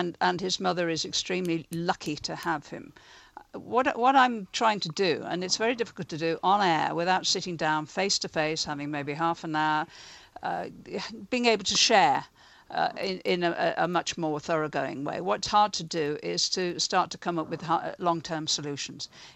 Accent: Liverpool, North West England, United Kingdom; I come from Liverpool.

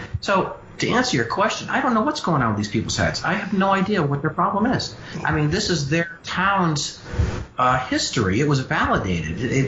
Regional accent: New York, United States; born there; now in Berkshires, United States; we moved in to the Berkshires from New York. Mm. And my mother, you know this, you know, was from Hollis, Queens. My father was from Patchogue, Long Island. I was born in New York.

